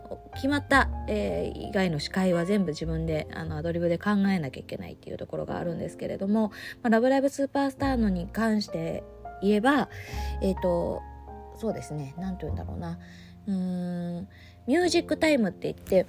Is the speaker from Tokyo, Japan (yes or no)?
yes; Oshima, Tokyo, Japan; 私の地元の大島よりもちょっと南の島の神津島っていうところが出て